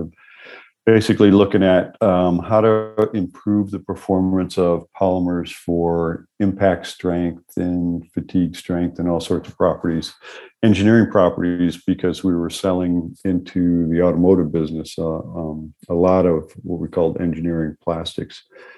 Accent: Syracuse, New York, United States; So I grew up in Syracuse, New York, and my grandfather had a small farm where he grew strawberries, grew corn, potatoes, veggies, and things like that.

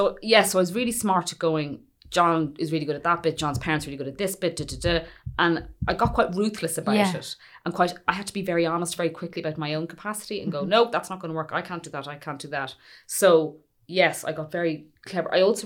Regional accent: Dublin, Leinster, Ireland; even though I'm from Dublin.

